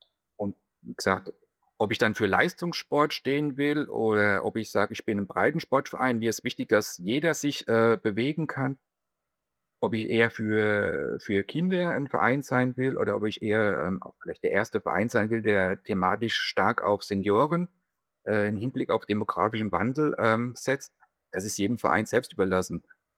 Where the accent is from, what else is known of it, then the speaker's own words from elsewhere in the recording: Bavaria, Germany; Ich komme aus der Aschaffenburger Gegend. Das ist 70 Kilometer südlich von Frankfurt am Main. Also wir sind eigentlich mittendrin in Deutschland.